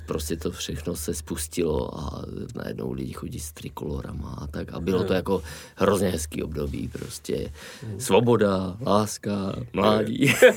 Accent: Slovakia; now in Czechia; to byla moje první štace v Česku, já jsem Slovák, to je asi slyšet.

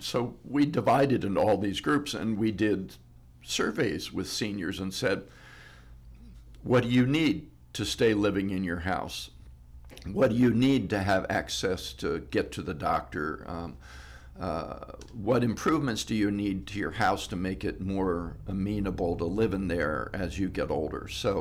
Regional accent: Cincinnati, Ohio, United States; now in Athens County, United States; And I left and worked in San Francisco and moved back to Cincinnati, which is my hometown.

